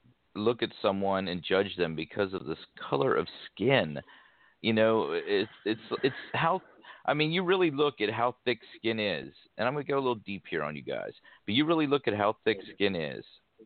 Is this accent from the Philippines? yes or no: no; United States; I, as American, as a true born, raised, red, white, and blue bleeding American, I am proud of my country, of where I was born and where I was raised